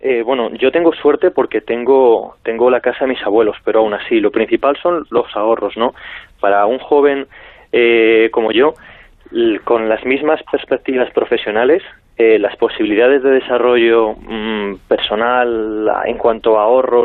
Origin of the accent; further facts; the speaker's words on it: Aranda de Duero, Castile and León, Spain; Soy de Aranda de Duero, tengo aquí la familia, pero mis abuelos maternos proceden de este pueblo.